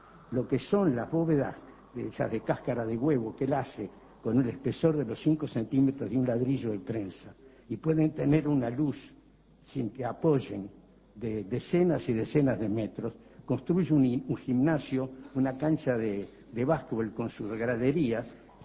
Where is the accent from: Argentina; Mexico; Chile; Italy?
Italy; si yo lo improviso van a creer que exagero, que soy un italiano exagerado